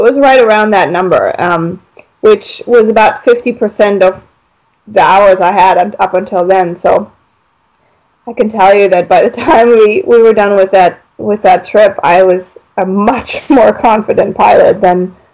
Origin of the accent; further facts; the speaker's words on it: Germany; I grew up in Germany, and my dad and I, we always traveled a lot.